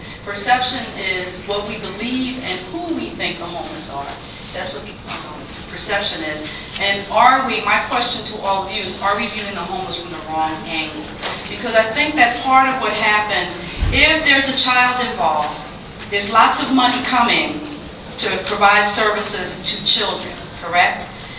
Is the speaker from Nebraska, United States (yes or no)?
no; New York City, New York, United States; I'm originally from New York as well, and I remember the homeless being folks on the Bowery.